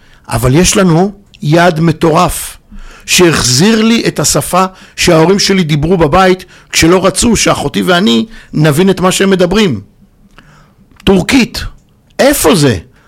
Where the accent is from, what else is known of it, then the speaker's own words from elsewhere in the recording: Kfar Saba, Central District, Israel; אז אני יליד כפר סבא, בוא נגיד, מסלול נורמלי של כל נער וילד במדינת ישראל